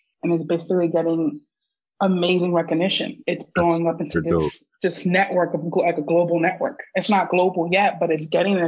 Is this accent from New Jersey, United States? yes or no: yes; New Jersey, United States; I'm from Jersey.